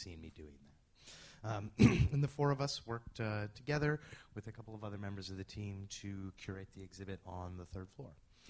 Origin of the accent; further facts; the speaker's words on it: West Coast, United States; it's like 8 a.m. on a Sunday because I'm from the West Coast. So